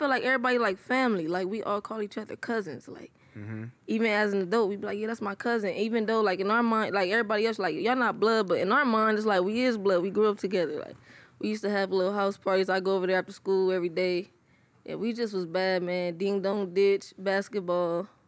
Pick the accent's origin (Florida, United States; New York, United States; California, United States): California, United States; Compton; You know, I know I'm from Compton, California. Wilmington Orms, to be exact.